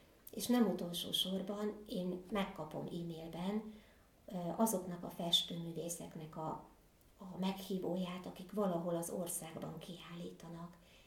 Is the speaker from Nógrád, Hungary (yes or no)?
yes; Salgótarján, Nógrád, Hungary; Én nem is erről a tájról származok, hanem én Salgótarjánba születtem